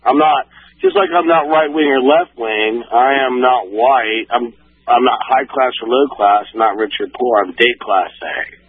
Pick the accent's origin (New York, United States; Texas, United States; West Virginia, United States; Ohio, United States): Ohio, United States; But I'm from Ohio, and when it came time to vote, I did not switch my.